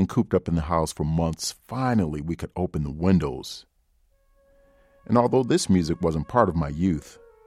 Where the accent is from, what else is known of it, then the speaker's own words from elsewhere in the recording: Cleveland, Ohio, United States; with every change of season, my mind takes me back to growing up in Cleveland.